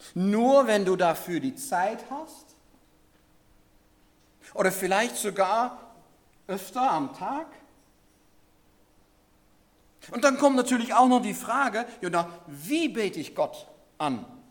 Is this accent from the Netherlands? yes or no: yes; Netherlands; German is a second language; now in Lüneburg, Germany; Da kann ich hin mitgehen als Holländer.